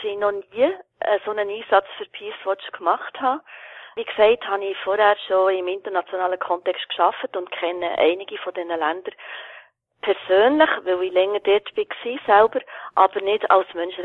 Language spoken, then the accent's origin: German; Switzerland